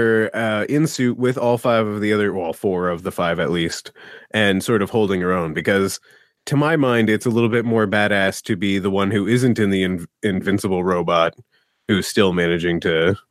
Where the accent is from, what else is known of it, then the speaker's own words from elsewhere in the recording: Canada; so there's this really sad French movie that, as a Canadian child, I was forced to watch in grade school every year.